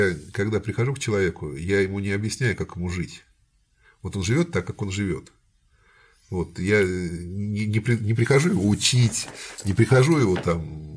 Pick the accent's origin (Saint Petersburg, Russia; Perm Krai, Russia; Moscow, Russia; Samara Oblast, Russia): Samara Oblast, Russia; Samara; а я, как самарец, считаю ее своей.